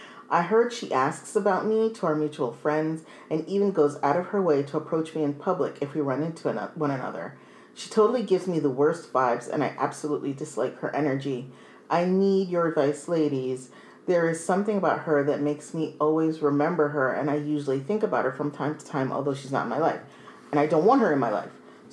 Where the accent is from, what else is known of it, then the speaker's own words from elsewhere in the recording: Canada; I'm from Canada. Very nice people.